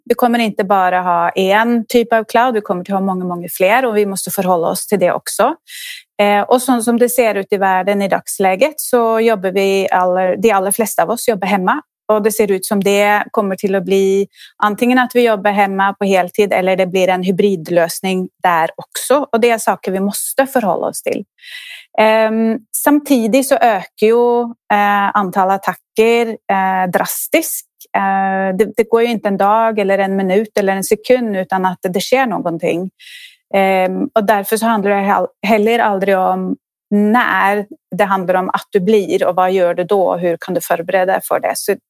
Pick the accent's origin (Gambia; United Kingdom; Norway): Norway; Swedish is a second language; now in Sweden; Först så kan jag börja med att jag är ju norsk. Jag tror att man hör det lite på sättet jag pratar. Men jag bor här i Sverige och har bott här i många år.